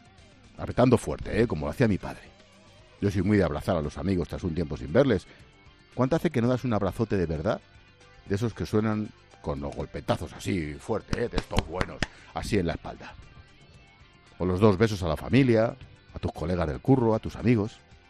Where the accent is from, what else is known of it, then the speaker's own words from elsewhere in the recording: Spain; como españoles